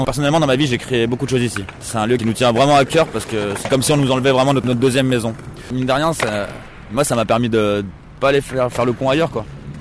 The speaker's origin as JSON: {"language": "French", "town": "Oullins", "region": "Auvergne-Rhône-Alpes", "country": "France", "said": "j'ai 26 ans, je suis originaire de Lyon, de Oullin plus exactement."}